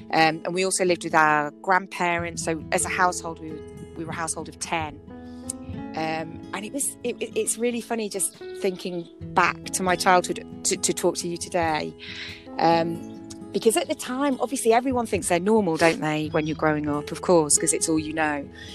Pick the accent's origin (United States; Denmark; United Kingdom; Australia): United Kingdom; Liverpool, North West England; I grew up in Liverpool, as you said, and I'm the youngest of six kids. So we're kind of a typical old school kind of Irish descendant Catholic family.